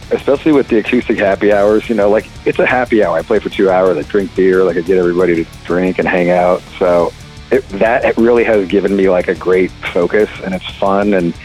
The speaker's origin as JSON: {"language": "English", "region": "California", "country": "United States", "tie": "born or raised there", "said": "I grew up in the Bay Area, kind of the golden era of the thrash scene."}